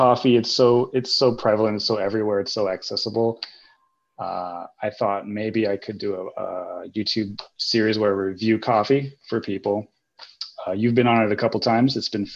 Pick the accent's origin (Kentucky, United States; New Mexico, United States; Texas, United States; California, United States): California, United States; Most of my childhood, I grew up in Northern California.